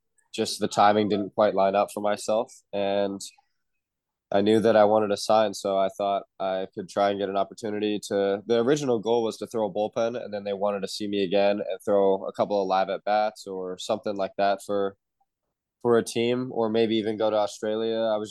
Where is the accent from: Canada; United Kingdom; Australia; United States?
Canada; British Columbia; I'm from British Columbia, by Vancouver. So it's about a 12-hour drive from my home.